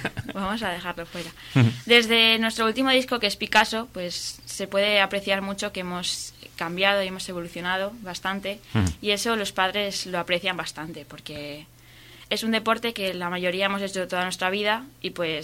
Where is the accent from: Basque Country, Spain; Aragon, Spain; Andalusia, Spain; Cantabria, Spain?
Cantabria, Spain; Laredo; ya que somos de Laredo